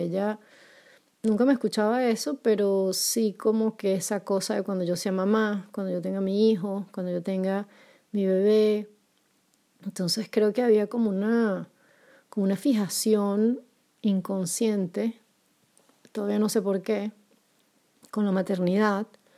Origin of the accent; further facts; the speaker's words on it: Caracas, Capital District, Venezuela; now in Poland; Estoy en Polonia, soy venezolana, caraqueña, y hago este podcast